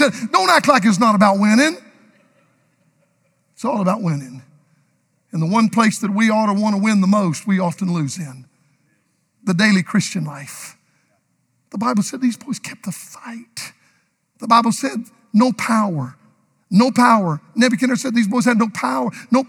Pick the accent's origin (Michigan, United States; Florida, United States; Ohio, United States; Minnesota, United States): Florida, United States; In Florida, my home state, they rub a gator head.